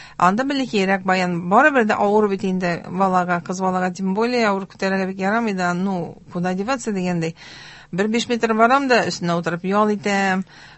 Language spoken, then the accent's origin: Tatar; Ufa, Bashkortostan, Russia; Әйе, мин Уфада туып үстем, мәктәптә укыдым